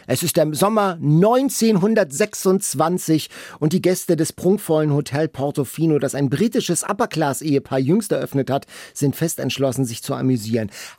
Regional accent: Lübeck, Schleswig-Holstein, Germany; Ich komme ja aus Lübeck-Mäusling.

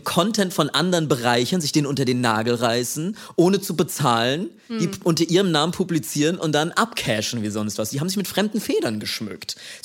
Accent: Hesse, Germany; Ist übrigens ganz in der Nähe von da, wo ich herkomme. Ich war oft mit meiner Oma in Steinau

